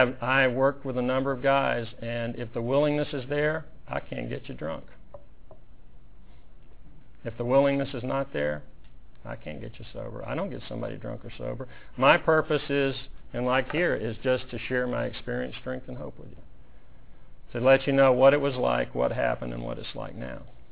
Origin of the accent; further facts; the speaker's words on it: United States; You know, now I am very grateful I'm an American.